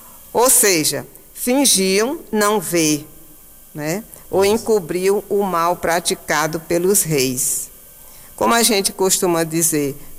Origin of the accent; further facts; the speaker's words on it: Picos, Piauí, Brazil; gostaria de dar uma boa noite para a minha cidade natal, Picos. Eu sou picoense